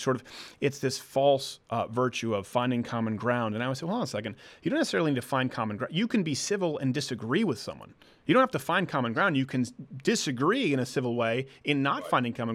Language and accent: English; Canada; I come from Canada where it's a parliamentary system.